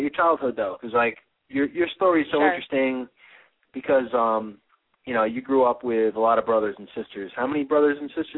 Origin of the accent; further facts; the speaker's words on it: New Jersey, United States; But I grew up in Jersey.